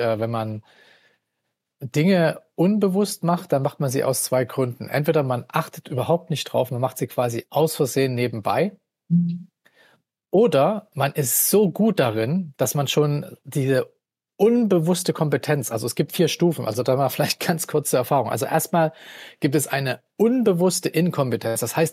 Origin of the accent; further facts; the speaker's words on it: Leipzig, Saxony, Germany; Ich komme ursprünglich aus Leipzig